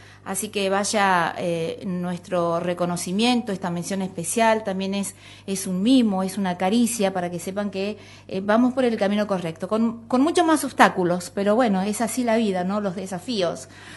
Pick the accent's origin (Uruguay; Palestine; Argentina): Argentina; Tucumán; Yo vengo de mi provincia de Tucumán, la región norte, la más pobre del país